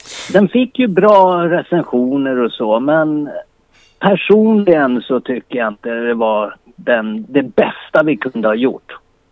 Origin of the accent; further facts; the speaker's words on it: Upplands Väsby, Stockholm County, Sweden; Vi är ju uppväxta med lite allt möjligt här ute. Vi är ju från Upplands Väsby